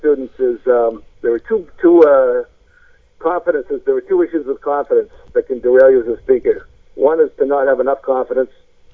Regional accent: Beverly, United States; I grew up in Beverly.

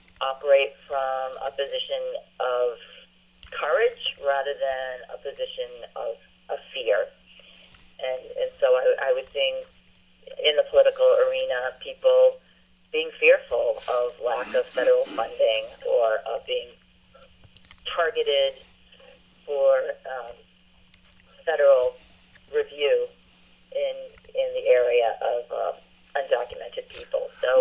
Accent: Belmont, Massachusetts, United States; now in Salem, United States; I grew up in Belmont, west of Boston, and after vet school, moved to the North Shore because I love the beaches

